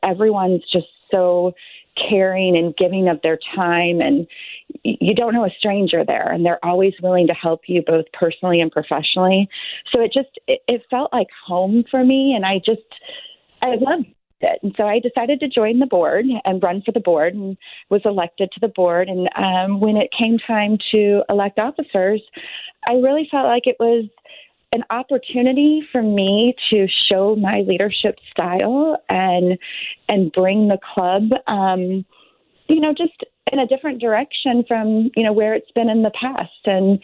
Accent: St. Louis, Missouri, United States; I grew up in South County, so I'm a big fan of Grant's Farm. I grew up right by Grant's Farm.

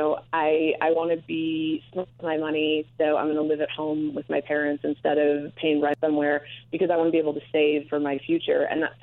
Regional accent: Fargo, North Dakota, United States; I grew up in Fargo, North Dakota. It took a really long time for trends and things to hit there.

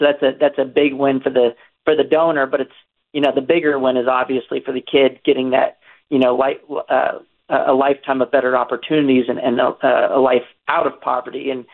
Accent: Texas, United States; So Texas, you know, my home state

